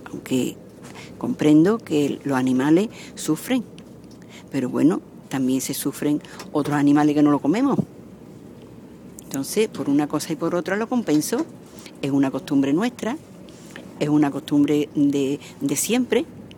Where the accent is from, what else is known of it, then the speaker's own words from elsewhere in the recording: Andalusia, Spain; Yo soy andaluza y siempre he ido a los toros.